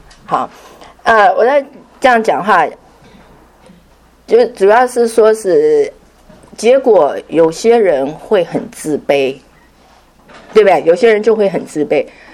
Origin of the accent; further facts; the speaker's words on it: China; 那看看我们中国人的背景